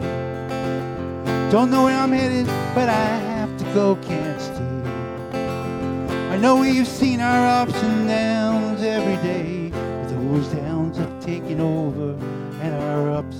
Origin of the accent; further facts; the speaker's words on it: Massachusetts, United States; This one I actually put the word Massachusetts in the song because I'm from Massachusetts.